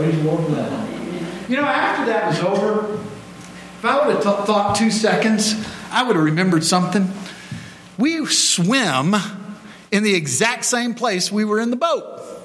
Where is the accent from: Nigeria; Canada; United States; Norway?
United States; Florida; I grew up in Florida, I mentioned that.